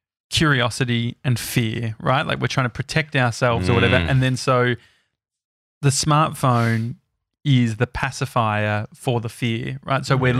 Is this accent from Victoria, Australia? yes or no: yes; Endeavour Hills, Victoria, Australia; Like I grew up in Endeavour Hills and stuff like that.